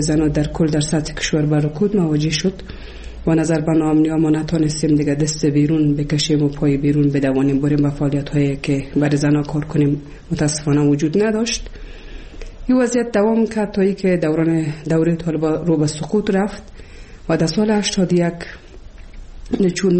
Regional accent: Kabul, Afghanistan; ولسوالی شیبر ولایت بامیان هستم. در سال 1356 در یک خانواده روشن فکر من در ولایت کابل به دنیا آمدم و تحصیلات خودم در کابل و پایان رسادم تا صنف 12 را

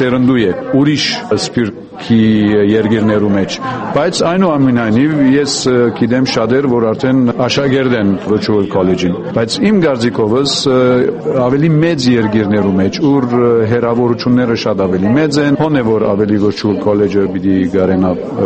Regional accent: Damascus, Damascus Governorate, Syria; Ես արդեն Սիրիայից եմ, Դամասկոս կգտնագիմ։

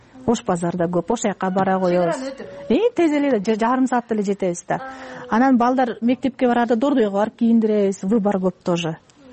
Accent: Kant, Chuy Region, Kyrgyzstan; now in Kazakhstan; Менин папам казак, мамам кыргыз, кегетиликтен, кегетилик. Өзүм кантта туулуп өскөн.

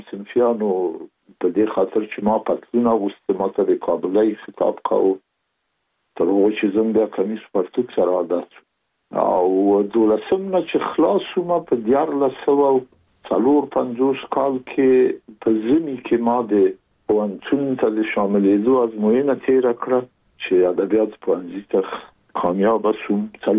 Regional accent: Kabul, Afghanistan; born there; زه زېږېدلی په کابل کې یم. د کابل په چارګي کې ګزرګاه پله ته ورڅېرمه او کلی د شکلا خان کلا، هلته زه زېږېدلی یم.

